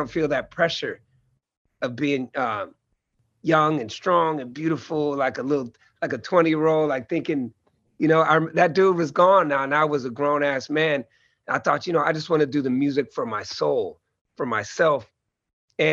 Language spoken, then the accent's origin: English; Oakland, California, United States; for me, being a grown-ass Black man growing up in Oakland